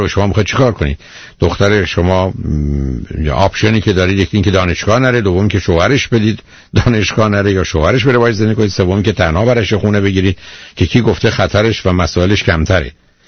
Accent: Iran; ما ایرانی هستیم

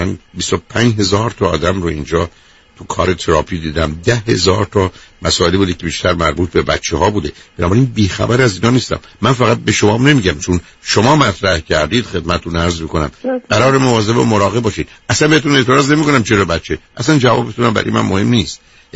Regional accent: Iran; من و شما به عنوان یه ایرانی

